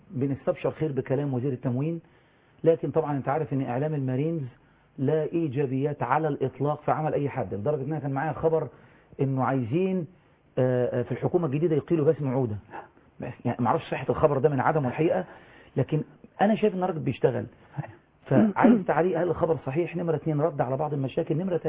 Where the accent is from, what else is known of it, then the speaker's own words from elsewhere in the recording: Egypt; احنا عندنا في مصر